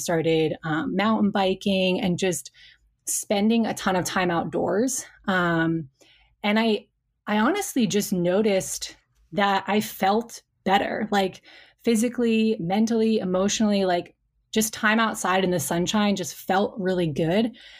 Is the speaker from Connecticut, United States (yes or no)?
yes; Connecticut, United States; So I was born in Connecticut. I kind of, you know, grew up on the East Coast. I went to college out on the East Coast.